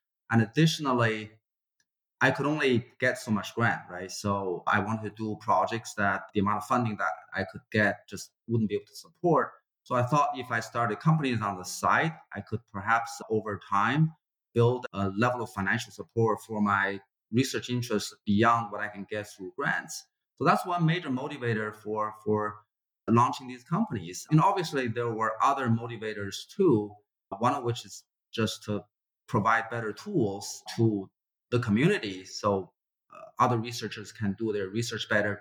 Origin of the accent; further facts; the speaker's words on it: China; I grew up in China back when it was desperately poor.